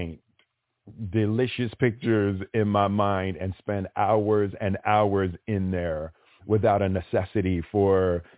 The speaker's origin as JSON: {"language": "English", "town": "Philadelphia", "region": "Pennsylvania", "country": "United States", "tie": "born or raised there", "said": "my father was abusive and, you know, I grew up in Philly and, you know, fighting was a real thing."}